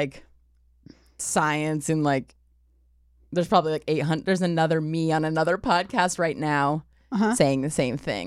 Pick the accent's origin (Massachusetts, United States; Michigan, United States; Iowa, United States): Massachusetts, United States; I mean, I grew up in Massachusetts, so it was right there. I mean, it wasn't really. I'm from a different part, but it was there.